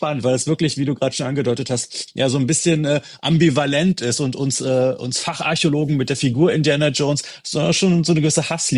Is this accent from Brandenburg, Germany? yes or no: yes; Brandenburg, Germany; born or raised there